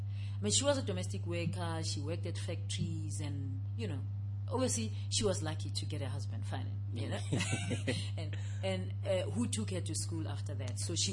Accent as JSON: {"language": "English", "town": "Garankuwa", "region": "North West", "country": "South Africa", "tie": "born or raised there", "said": "I'm a South African, I'm a mother, I'm a woman, I grew up in Harankua. Yeah, so I'm an ordinary South African woman"}